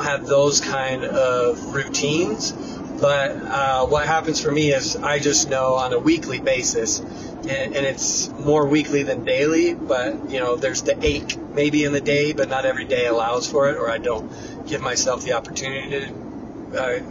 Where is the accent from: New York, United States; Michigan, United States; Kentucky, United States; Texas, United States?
Michigan, United States; As I grew up in Michigan, and Michigan's full of natural parks and lakes and beaches